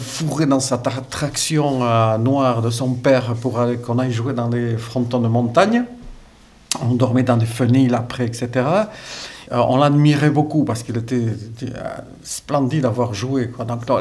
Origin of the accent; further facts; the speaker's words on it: Saint-Palais, Nouvelle-Aquitaine, France; born there; Mais moi, je suis né à Saint-Palais, où une branche de cette famille soulatine est venue s'installer. On a eu une éducation dans le village